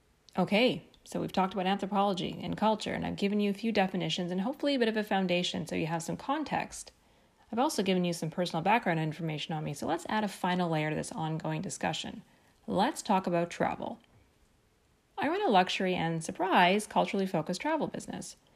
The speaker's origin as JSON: {"language": "English", "town": "Vancouver", "region": "British Columbia", "country": "Canada", "tie": "born or raised there", "said": "My hometown of Vancouver is often accused of this."}